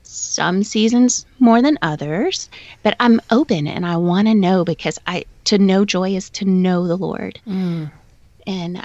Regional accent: Baton Rouge, Louisiana, United States; So I was born and raised in Baton Rouge, and I was raised Catholic.

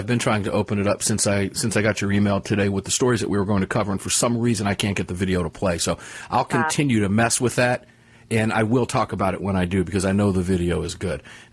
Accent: St. Petersburg, Florida, United States; It happened down near my hometown in St. Petersburg.

